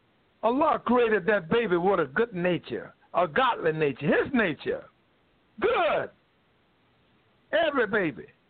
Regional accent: North Carolina, United States; I know a man in North Carolina. I'm from North Carolina.

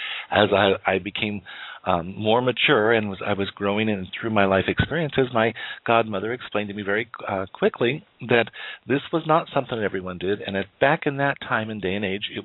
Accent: Wyoming, United States; At the age of 8, I was going to school, working with individuals there in my hometown of Wyoming.

